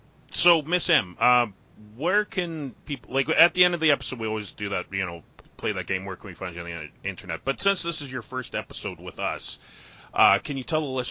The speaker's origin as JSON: {"language": "English", "country": "Canada", "accent": "Canadian", "said": "I am from Canada, if you couldn't tell from my thick Canadian accent."}